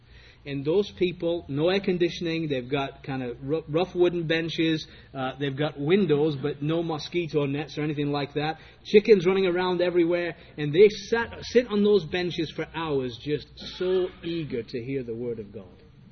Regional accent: England, United Kingdom; I remember growing up in England

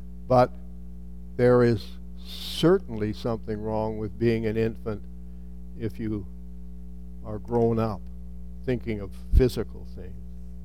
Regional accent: Saskatchewan, Canada; born there; our family all lived for many years in Saskatchewan, central Saskatchewan, and they all moved out from Orillia, Ontario, and I was born there in Saskatchewan.

